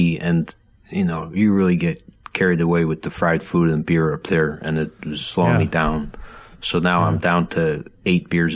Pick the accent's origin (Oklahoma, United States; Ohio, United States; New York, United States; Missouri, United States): New York, United States; Buffalo; I'm from Buffalo. He's from Chicago.